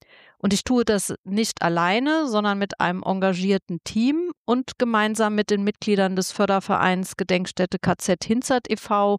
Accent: Saarland, Germany; ich komme aus dem Nordsaarland

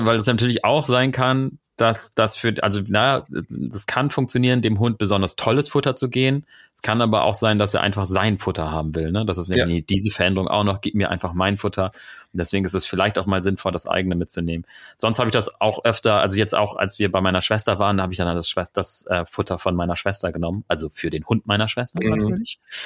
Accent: Hamburg, Germany; wir sind aus Hamburg

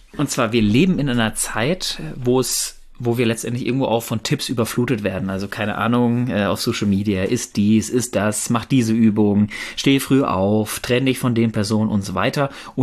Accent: Bochum, North Rhine-Westphalia, Germany; Also ich komme aus dem Pott. Das möchte ich an dieser Stelle sehr, sehr klarstellen. Ich komme aus Bochum und Bayern.

